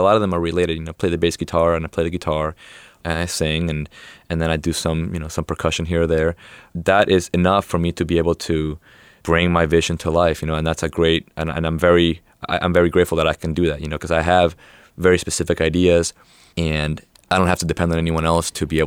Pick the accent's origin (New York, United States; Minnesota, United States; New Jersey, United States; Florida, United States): Florida, United States; also born or lived in Peru; now in North Carolina, United States; I grew up by the beach. I grew up in Peru and Florida, so I feel most at home in a warm climate. And now that I live in North Carolina